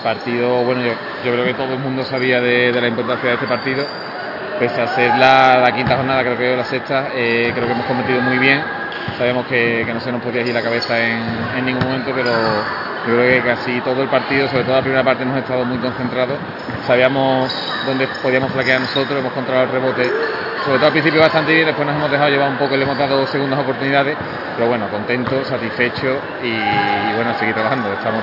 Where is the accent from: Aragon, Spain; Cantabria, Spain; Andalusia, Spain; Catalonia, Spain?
Andalusia, Spain; Seville; also born or lived in Huelva; now in Madrid, Spain; vengo de Sevilla